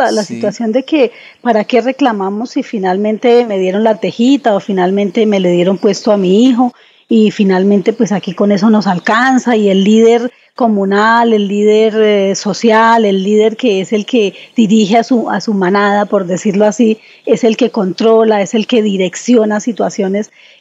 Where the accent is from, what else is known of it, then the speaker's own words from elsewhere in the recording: Colombia; yo pienso como ciudadana, primero, como colombiana